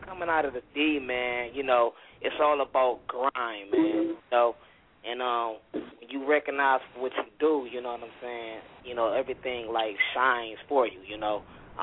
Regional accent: Detroit, Michigan, United States; man, live from Detroit City, man, West Side, born

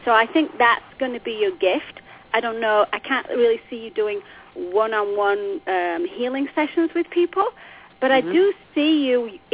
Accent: England, United Kingdom; now in Los Angeles, United States; Well, actually, I'm English, but I live in Los Angeles, so that makes me Australian.

